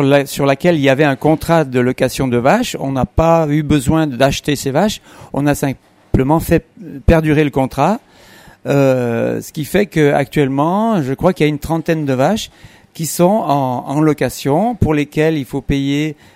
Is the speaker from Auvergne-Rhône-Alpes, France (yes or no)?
yes; Doissin, Auvergne-Rhône-Alpes, France; Donc on vient de Doissin, de canton de Virieux, on est arrivé ici en 70.